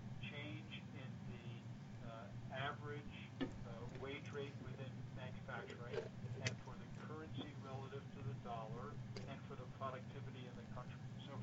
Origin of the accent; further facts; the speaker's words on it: United States; And we since I'm an American, we encourage reshoring